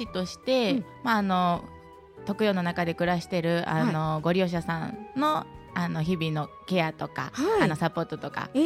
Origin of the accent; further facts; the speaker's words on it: Wakayama, Japan; moved away; まあ、あの地元が和歌山なんですけど